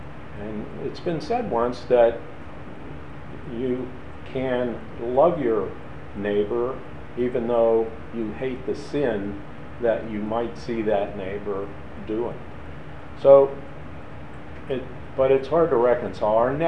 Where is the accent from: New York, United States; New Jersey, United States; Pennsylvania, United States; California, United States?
Pennsylvania, United States; Verona; And I grew up in Verona, which is up the river, up the Allegheny River, about 12 miles from the point.